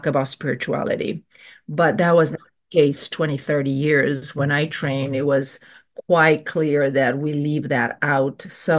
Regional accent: Romania; English is a second language; there's a lot of pressures that are were not necessarily present with me growing up in Romania.

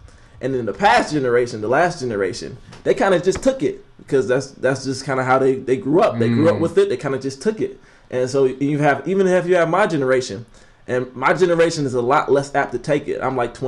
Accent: Florida, United States; I'm from the South, so it's a little different. I'm from, like, Northern Florida. If you don't know about Northern Florida, you might think, oh, Florida

